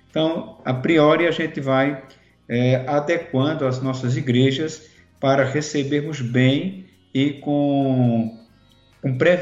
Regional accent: Brazil; como nós brasileiros gostamos de fazer

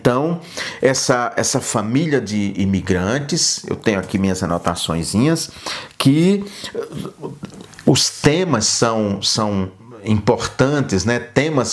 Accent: Northeast Region, Brazil; born there; de Minas, onde eu vivo, ou lá do sertão nordestino, onde eu nasci

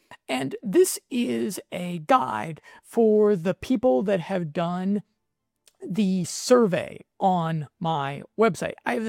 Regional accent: United States; Okay, I'm an American, so it's a self-critical reference

